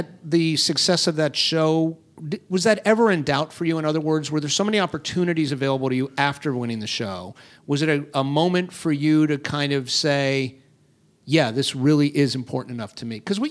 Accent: Florida, United States; I grew up in Florida.

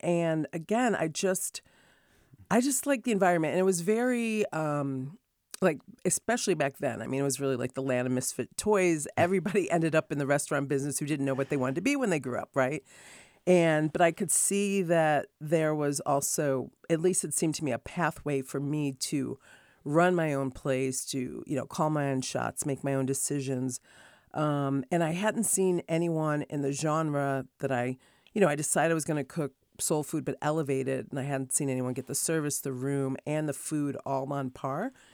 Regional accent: Rochester, New York, United States; also born or lived in Hartford; And then, yeah, they ended up having me in Hartford. And then my dad got a job with Kodak. So I grew up in Rochester, New York.

